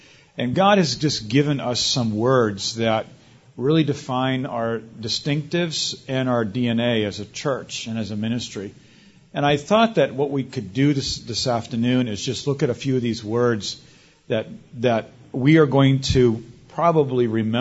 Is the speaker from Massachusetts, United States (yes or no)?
yes; Boston, Massachusetts, United States; I have no history with Texas. I am not Texan. I never lived there. I was never there. I'm from Boston.